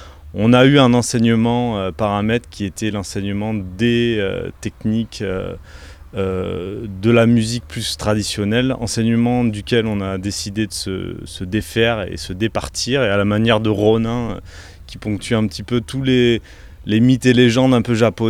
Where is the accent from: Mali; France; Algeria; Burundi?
France; Et c'est nous ce qu'on est, nous on est des Français